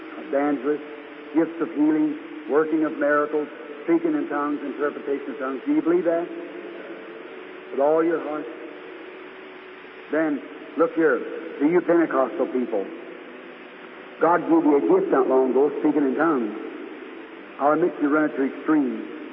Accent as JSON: {"language": "English", "town": "Jeffersonville", "region": "Indiana", "country": "United States", "said": "I'm from Jeffersonville."}